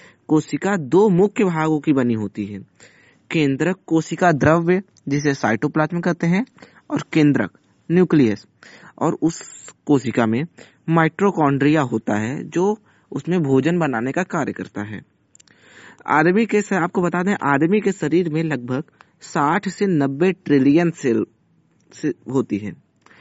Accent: Jaunpur, Uttar Pradesh, India; मैं उत्तर प्रदेश के जौनपुर जिले का निवासी हूँ।

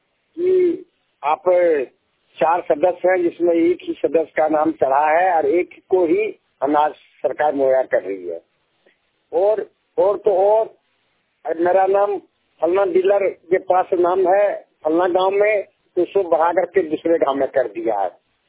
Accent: Basantpur, Jharkhand, India; देवघर जिला से कृषक व समाज सेवी थाना जसीडी पंचायत धरबादी ग्राम बसंतपुर के रहने वाला हूँ।

